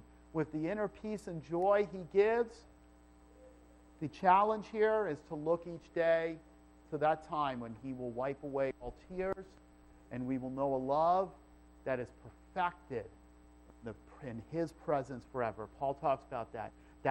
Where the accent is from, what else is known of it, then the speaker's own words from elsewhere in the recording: New York, United States; I'm from New York. The one word I can't fix when I speak. I'm so sorry. Draw. But I can't get rid of that. I've worked very hard on my accent.